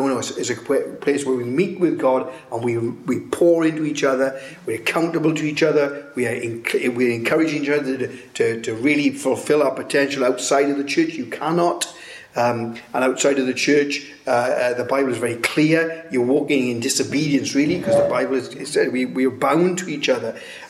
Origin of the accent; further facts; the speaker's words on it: Wales, United Kingdom; I am Welsh. Mm. That's an identity. I am British.